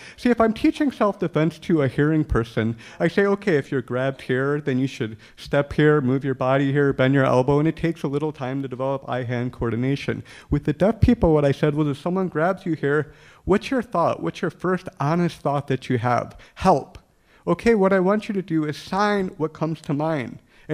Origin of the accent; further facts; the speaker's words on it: Chicago, Illinois, United States; I said, I'm telling them I'm from Chicago.